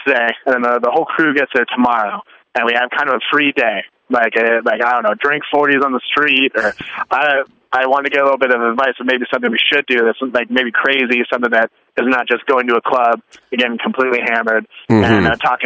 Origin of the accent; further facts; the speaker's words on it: San Diego, California, United States; I'm from San Diego. I work in New York, but I'm back home.